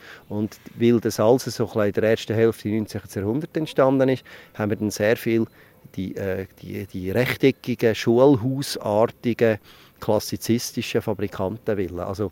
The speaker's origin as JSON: {"language": "German", "region": "Glarus", "country": "Switzerland", "said": "Wirtschaftlich sind wir Zürich orientiert, vom Dialekt her eher in der Innerschweiz und politisch gehören wir zur Ostschweiz. Aber eigentlich gehören wir zu keiner Grossregion. Wir sind keine Innerschweizer, und wir sind auch keine Bündner. Und Ostschweizer sind wir ja auch nicht, wie man vom Dialekt angehört."}